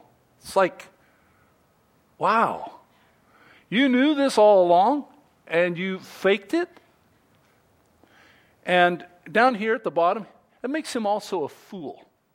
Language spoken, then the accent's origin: English; Torrance, California, United States; also born or lived in Oregon; I was born in Torrance, you know. Lived in California most of my life, in Oregon.